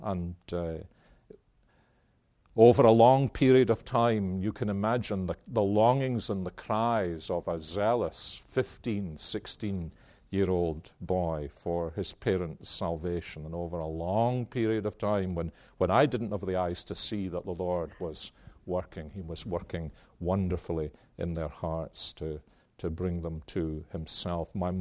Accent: Scotland, United Kingdom; Now, that's one of the privileges of being Scottish.

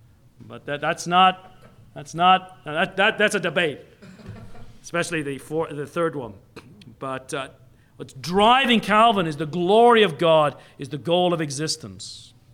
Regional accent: Canada; now in United States; I'm a Canadian evangelical. Canadian evangelicals rarely ever pray for those in authority. I've been in enough of our Canadian churches.

